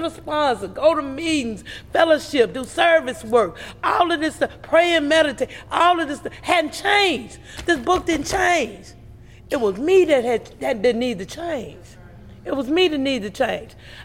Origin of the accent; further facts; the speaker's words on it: Arkansas, United States; I was from Arkansas, but I was in Memphis, and Memphis set it out for us.